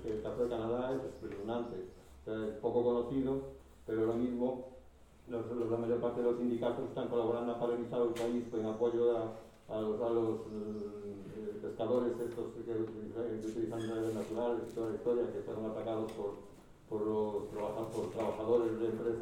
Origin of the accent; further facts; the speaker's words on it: Galicia, Spain; yo soy una persona de campo, soy gallego y soy de un pueblo pequeño